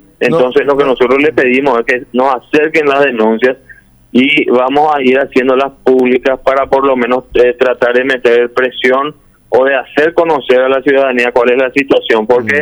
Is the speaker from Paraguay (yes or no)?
yes; Paraguay; como funcionario de Senado y como ciudadano paraguayo